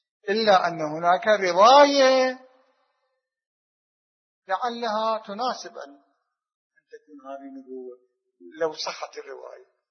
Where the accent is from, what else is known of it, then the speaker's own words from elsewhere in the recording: Iraq; نحن أولاد العراق